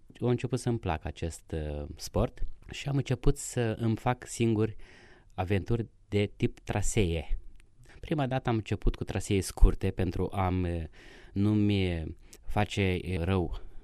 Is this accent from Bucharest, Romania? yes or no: no; Iași, Iași County, Romania; pentru că locuiesc în Iași, este orașul meu natal